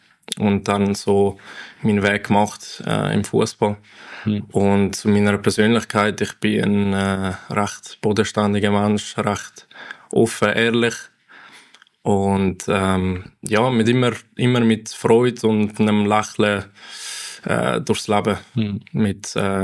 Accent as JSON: {"language": "German", "country": "Brazil", "said": "Für mich gibt es absolut nur einen Namen als Brasilianer"}